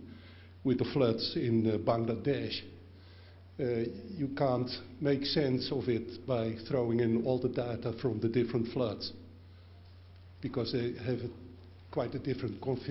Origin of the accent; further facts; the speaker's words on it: Netherlands; I'm from the Netherlands.